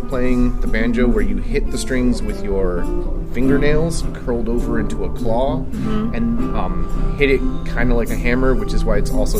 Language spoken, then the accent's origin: English; Virginia, United States; I grew up in Virginia running sound for folk music concert series around the Washington, D.C. area